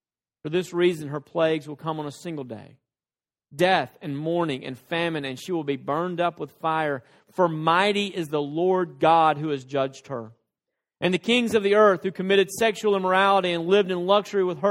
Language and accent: English; Tennessee, United States; I grew up in a place, and I say this very much to my shame, I grew up in West Tennessee.